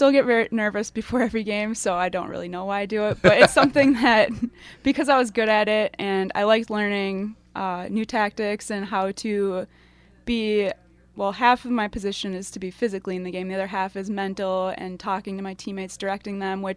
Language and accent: English; Green Bay, Wisconsin, United States; Originally, I'm from Green Bay